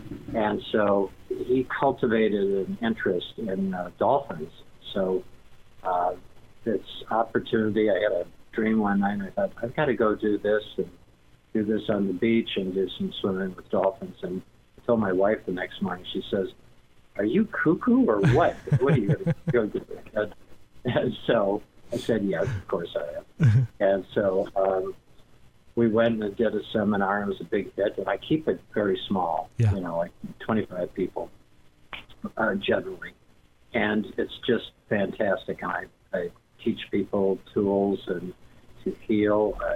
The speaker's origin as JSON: {"language": "English", "town": "Minneapolis", "region": "Minnesota", "country": "United States", "tie": "born or raised there", "moved": "yes", "lives_now": "La Jolla, United States", "said": "And so I went through, I growing up in Minneapolis, it was great. And then I came out to California"}